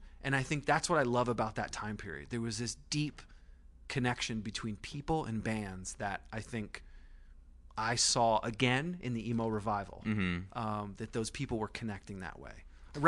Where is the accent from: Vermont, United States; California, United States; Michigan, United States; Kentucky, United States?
Vermont, United States; I grew up in Vermont.